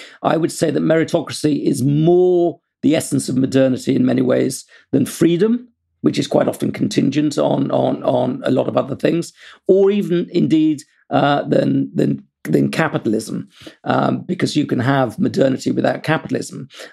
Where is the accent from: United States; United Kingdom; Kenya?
United Kingdom; I'm British